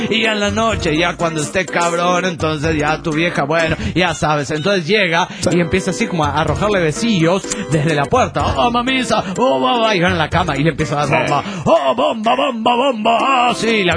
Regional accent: Cárdenas, Tabasco, Mexico; de Cárdenas, Tabasco, México.

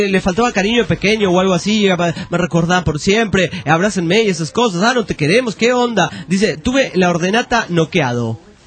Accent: Bolivia; Y soy de Bolivia.

